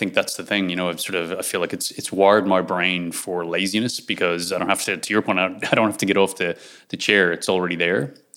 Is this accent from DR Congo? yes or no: no; Ireland; I'm from Ireland originally